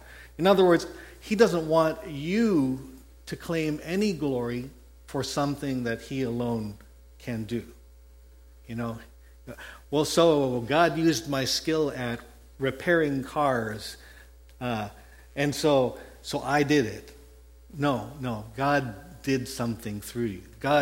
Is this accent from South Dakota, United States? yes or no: no; Texas, United States; accent: Texas; sorry, my Texas accent, off of Galveston regularly